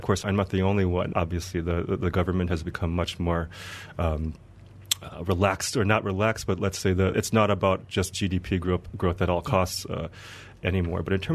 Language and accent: English; United States; Yeah, I was born and raised in the U.S.